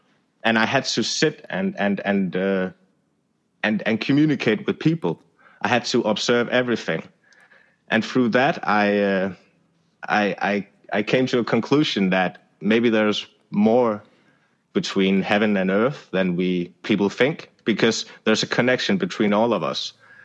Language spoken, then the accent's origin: English; Denmark; from Denmark that just wanted to walk those 800 kilometers.